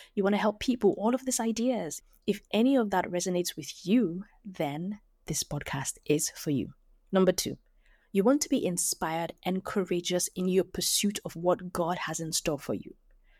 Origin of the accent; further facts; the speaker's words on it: Lagos, Nigeria; I was born and raised in Lagos, Nigeria.